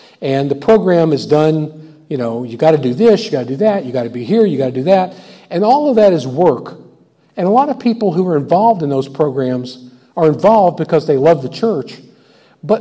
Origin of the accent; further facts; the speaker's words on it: the South, United States; As a Southerner, we always say, I thank God for all y'all.